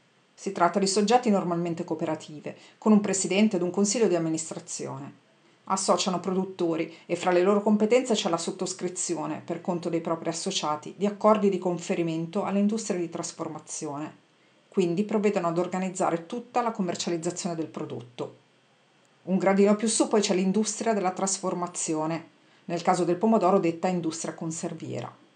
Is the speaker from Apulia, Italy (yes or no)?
yes; Foggia, Apulia, Italy; Sono di Foggia